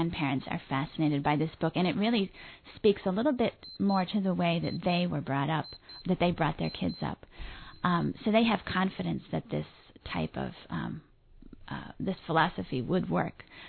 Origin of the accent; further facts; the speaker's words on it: Columbus, Ohio, United States; I grew up in Columbus, Ohio, and attended a school there that called the School for Young Children as a 4- and 5-year-old, and my mother still teaches there.